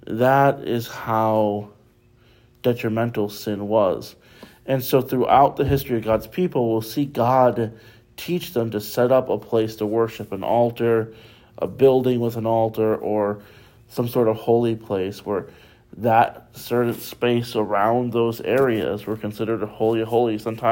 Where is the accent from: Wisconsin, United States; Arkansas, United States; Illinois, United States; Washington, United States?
Illinois, United States; I grew up in Illinois, so he wasn't the president yet, but President Obama was senator for the state of Illinois.